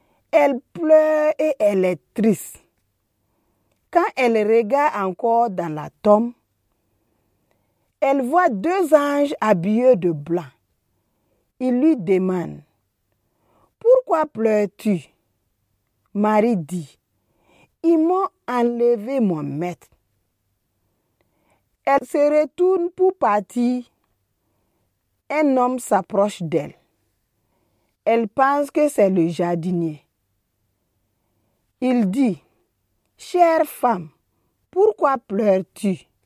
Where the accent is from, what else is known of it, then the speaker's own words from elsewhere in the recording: Burkina Faso; Je suis du Burkina.